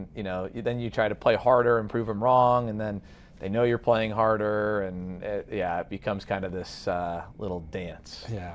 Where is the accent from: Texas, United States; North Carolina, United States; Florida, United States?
Texas, United States; And growing up in Texas, you know, the staple is, hey, University of Texas baseball